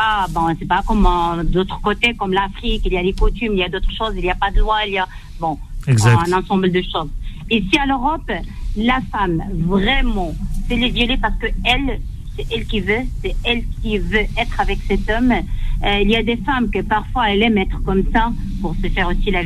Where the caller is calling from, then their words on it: Melun, Île-de-France, France; Oui, je suis de Melun.